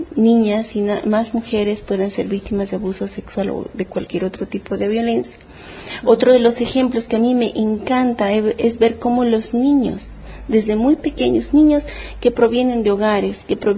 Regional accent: Bolivia; la fundación de la Red Viva en mi país, en Bolivia.

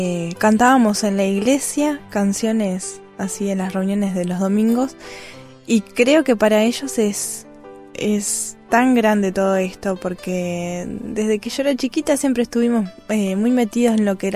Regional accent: Rocha, Uruguay; Desde que yo era muy pequeña tomaba clases de piano y bueno, lo hacía eso en mi ciudad natal, en Rocha, Uruguay.

